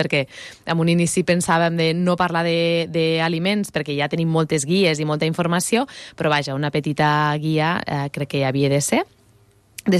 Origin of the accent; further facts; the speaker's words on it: Almenar, Catalonia, Spain; Jo vaig estar treballant a la biblioteca d'Almenar del meu poble durant uns anys